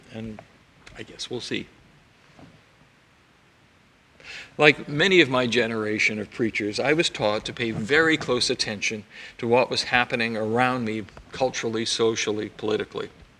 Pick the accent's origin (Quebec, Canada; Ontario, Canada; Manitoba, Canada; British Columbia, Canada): British Columbia, Canada; Kamloops; I did most of my growing up in Kamloops in the interior of the province, graduating from NORCAM Senior Secondary in 1971.